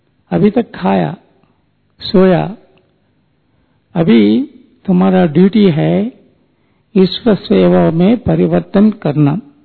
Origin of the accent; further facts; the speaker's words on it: Ludhiana, Punjab, India; मैं लुधियाना पंजाब से हूँ।